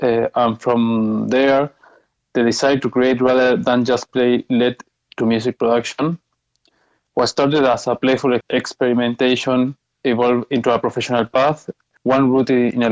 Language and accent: English; Argentina; Growing up in Argentina, with its rich and dynamic electronic music scene